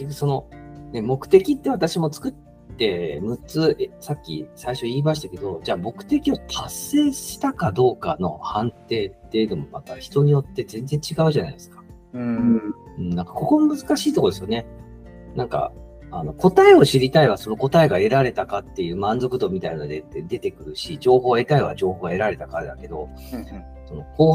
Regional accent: Kansai, Japan; 標準語喋りますけど、実は関西出身なんで

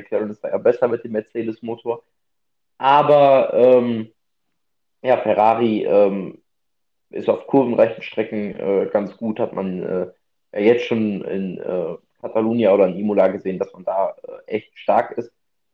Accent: Germany; Wobei wir natürlich als Deutsche sagen

